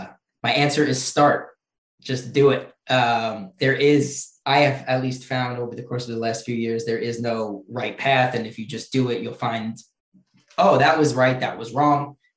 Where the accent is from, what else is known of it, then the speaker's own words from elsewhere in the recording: New York, United States; So we launched in New York just because naturally I'm from New York.